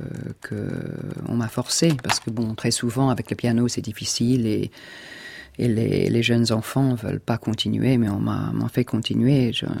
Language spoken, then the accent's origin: French; England, United Kingdom; French is a second language; peut-être c'est parce que je suis anglaise